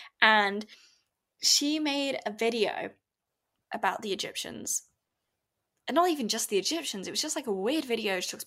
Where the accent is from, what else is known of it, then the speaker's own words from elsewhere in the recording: Saudi Arabia; Because I grew up in Saudi Arabia. My dad still lives there.